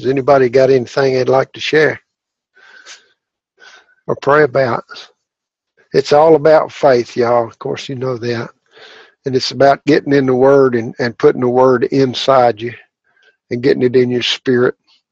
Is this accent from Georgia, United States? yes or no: no; Arkansas, United States; I'm from Arkansas, and so a lot of people have a hard time understanding what I say at times.